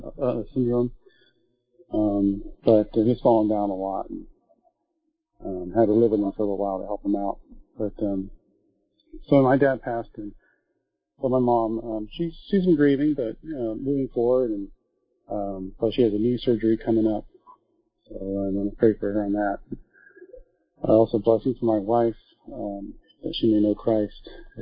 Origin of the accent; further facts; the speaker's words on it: Texas, United States; now in Oregon, United States; I'm from Texas, but I can't beat the Texans out of the Oregonian. Or I live in Oregon, but can't beat the Texan out of me.